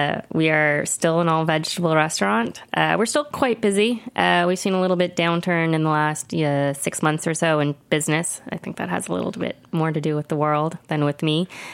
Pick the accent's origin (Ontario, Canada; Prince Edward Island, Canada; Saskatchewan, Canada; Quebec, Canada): Ontario, Canada; Toronto; I'm from Toronto